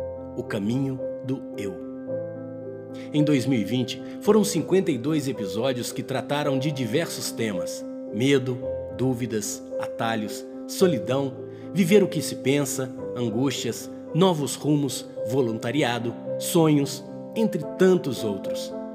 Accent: Brazil; born there; vim até a Costa do Descobrimento do Brasil, meu país natal, para entrevistá-lo.

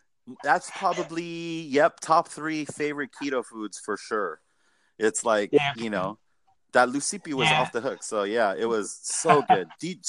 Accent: Seattle, Washington, United States; Yeah, we're from Seattle.

